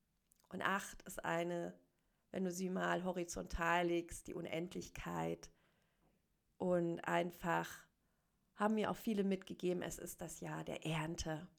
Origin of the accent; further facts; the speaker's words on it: Berlin, Germany; Ich habe meine Freunde und Familie noch in Berlin und das wird auch immer mein Heimatort bleiben.